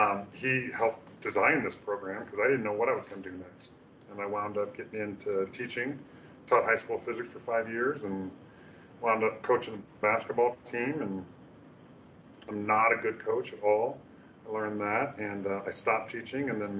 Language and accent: English; Portland, Oregon, United States; also born or lived in San Antonio / Kansas City / Germany / Texas; I was born in San Antonio. We went to Kansas City. We went over to Germany. We came back to Texas at Fort Hood. We went up to Alaska. And then he retired from the Army and moved to Portland, Oregon. That's where I went to high school.